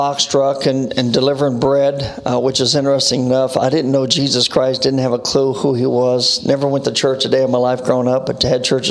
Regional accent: Indianapolis, Indiana, United States; Yeah, I grew up in an impoverished home. Mom and dad in a home, five sisters. I grew up in a very impoverished area.

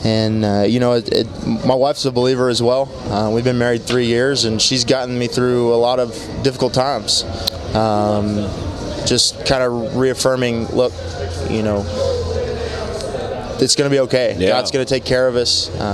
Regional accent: Ripley, Oklahoma, United States; I grew up just outside of Stillwater, in a little town called Ripley.

